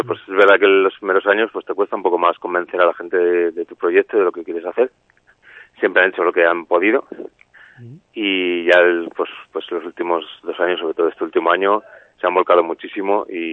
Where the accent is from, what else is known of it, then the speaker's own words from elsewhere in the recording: Zamora, Castile and León, Spain; estamos en Zamora y somos de Zamora